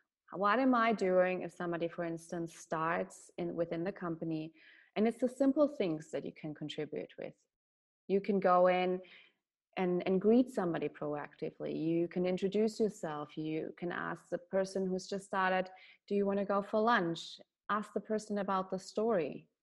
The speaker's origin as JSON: {"language": "English", "country": "Germany", "tie": "born or raised there", "said": "I have migrant background, my parents are from Serbia. I was born and raised in Germany. Now I do have German citizenship, but a couple of years back I didn't."}